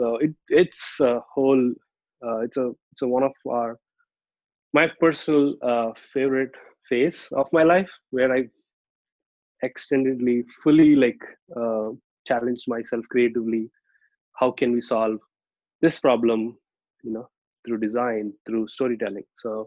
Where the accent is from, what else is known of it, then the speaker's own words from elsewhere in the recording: India; English is a second language; So I'm from India, so we did that.